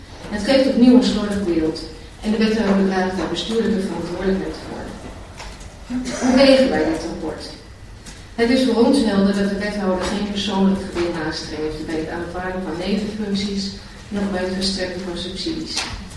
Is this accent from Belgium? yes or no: no; Overijssel, Netherlands; In Twente, waar ik vandaan kom, wellicht hoort u dat nog wel eens, deels soms